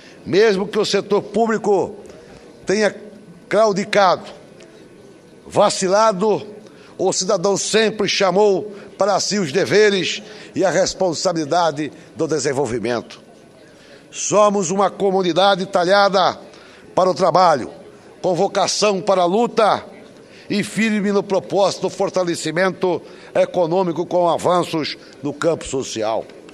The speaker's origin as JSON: {"language": "Portuguese", "town": "Várzea Grande", "region": "Mato Grosso", "country": "Brazil", "tie": "born or raised there", "said": "gostaria apenas de expressar minha profunda fé nos destinos da minha cidade natal. Várzea Grande não é uma ilha, um terreno."}